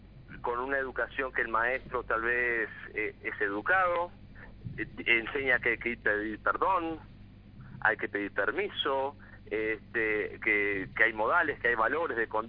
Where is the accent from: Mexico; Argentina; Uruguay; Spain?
Uruguay; yo soy de Uruguay